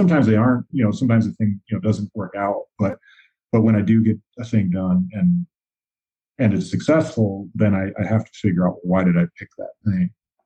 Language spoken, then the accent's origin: English; Midwest, United States; part of what my culture is being American and being from the Midwest and being male and being a worker